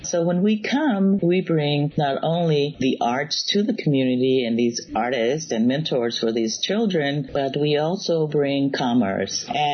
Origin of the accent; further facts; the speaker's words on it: Mississippi, United States; now in Harlem, United States; Now I'm doing it in my hometown in Mississippi, in Gloucester.